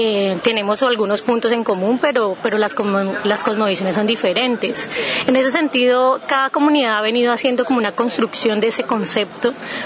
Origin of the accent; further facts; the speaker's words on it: Cali, Valle del Cauca, Colombia; Listo, pues nosotros como caleños y caleñas estamos muy muy alegres de poder abrir las puertas de nuestra ciudad